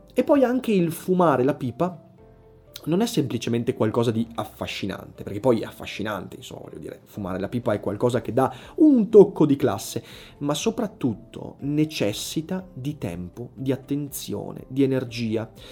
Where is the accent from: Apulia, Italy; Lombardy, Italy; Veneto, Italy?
Veneto, Italy; Vicenza; essere un polentone, come si suol dire qui dalle mie parti, non qui ad Enna, ma qui a Vicenza.